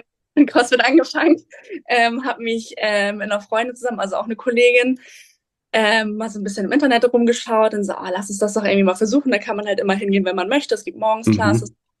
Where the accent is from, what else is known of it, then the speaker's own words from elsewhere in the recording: Schleswig-Holstein, Germany; now in Kiel, Germany; ich bin eine Zugezogene, also ich komme eigentlich aus Nordfriesland